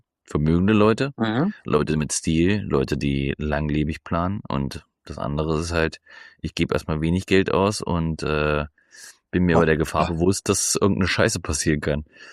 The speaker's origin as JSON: {"language": "German", "town": "Lürschau", "region": "Schleswig-Holstein", "country": "Germany", "said": "Ja, ich komme aus Lürschau. So ist es."}